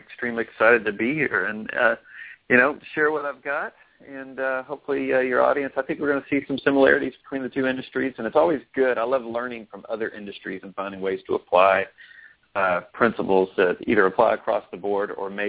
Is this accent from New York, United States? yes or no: no; Kentucky, United States; moved away as an adult; now in Dallas, United States; well, I grew up in Kentucky